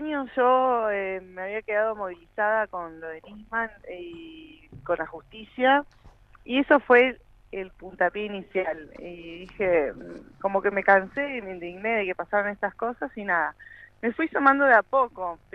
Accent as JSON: {"language": "Spanish", "town": "Cipolletti", "region": "Río Negro", "country": "Argentina", "also_born_or_lived": "Buenos Aires", "said": "Sí, sí, somos de Cipolletti."}